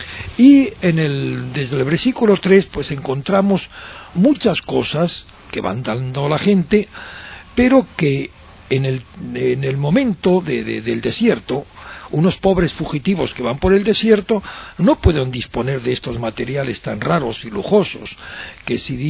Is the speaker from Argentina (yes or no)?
no; Burgos, Castile and León, Spain; como la de mi tierra, por ejemplo, en Burgos